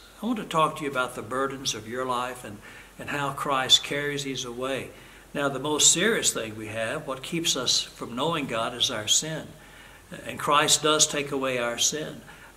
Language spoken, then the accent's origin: English; United States; now in Germany; I'm an American, so I pray for America every day.